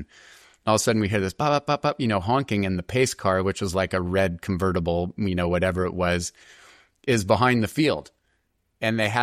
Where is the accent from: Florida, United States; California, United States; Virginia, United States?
California, United States; You know, when I grew up racing on the SoCal race circuit and Kurt and I, of course, are sprinters.